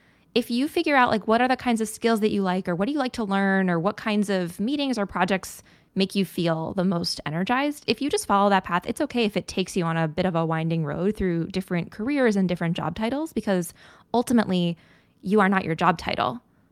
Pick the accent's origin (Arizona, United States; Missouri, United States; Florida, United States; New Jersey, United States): Missouri, United States; St. Louis; now in New York, United States; But I grew up in St. Louis, Missouri. And when we would visit New York as a kid, it was not my favorite.